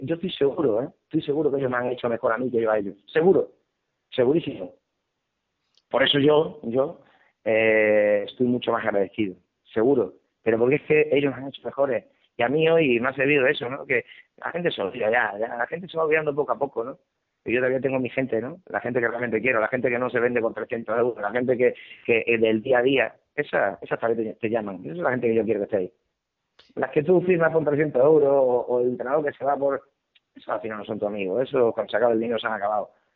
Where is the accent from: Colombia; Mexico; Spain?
Spain; Extremadura; pero que yo soy de Extremadura, que estoy a 1000 kilómetros de mi casa